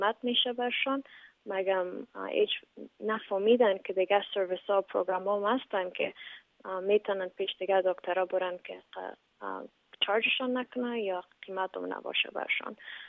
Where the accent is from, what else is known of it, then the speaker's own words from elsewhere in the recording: Afghanistan; now in United States; کوشش میکنم که بفهمن که ما خودم افغان هستیم